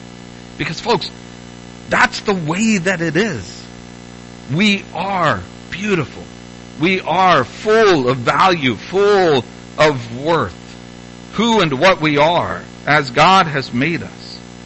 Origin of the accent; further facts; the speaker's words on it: Madison, Indiana, United States; I read an article, a nationwide published article about my hometown. Well, it was, I lived in the suburb of this metropolis of Madison, Indiana, population about 25,000 or so.